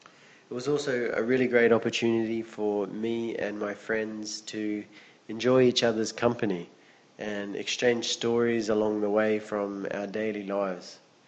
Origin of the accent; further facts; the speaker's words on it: Hue, Thua Thien Hue, Vietnam; by car from my hometown, Hue City, to the capital city, Hanoi.